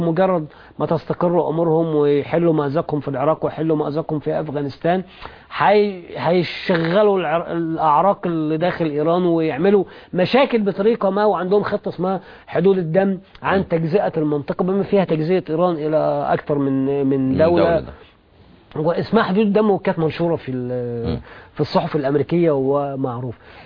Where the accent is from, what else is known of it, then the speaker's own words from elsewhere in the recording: Egypt; أنا كمصري